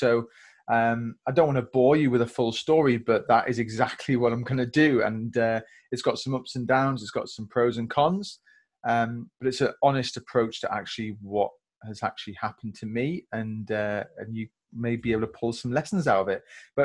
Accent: Yorkshire and the Humber, United Kingdom; also born or lived in Germany; I was born in Germany, grew up moving around army bases, things like that as well. And then I settled in North Yorkshire.

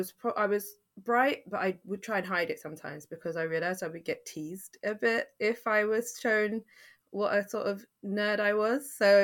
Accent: Fulham, London, United Kingdom; So I grew up in Fulham.

